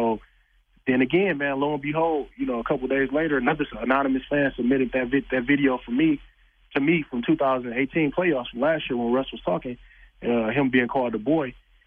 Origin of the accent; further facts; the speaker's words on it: Flint, Michigan, United States; I mean, I'm from, born and raised in Flint, Michigan, so it's a total different culture shock